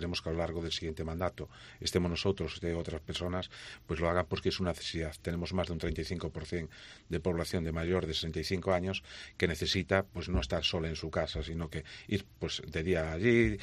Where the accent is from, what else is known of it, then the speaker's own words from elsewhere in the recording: Pedroso, La Rioja, Spain; born there; fui ir a Pedroso, donde nací yo allí